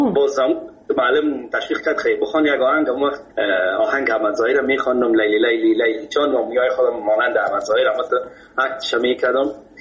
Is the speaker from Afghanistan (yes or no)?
yes; Kabul, Afghanistan; در فامیل که ما بزرگ شدیم ما از مردم خود کابل هستیم، از شهر کونه کابل